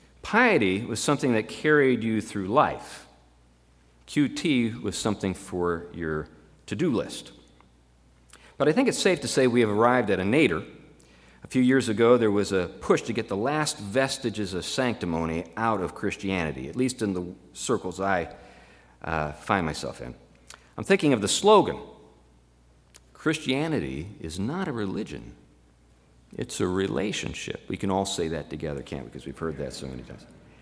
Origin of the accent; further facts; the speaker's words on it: Pennsylvania, United States; So my father deserted our family when I was 11 years old in this bleak situation in western Pennsylvania.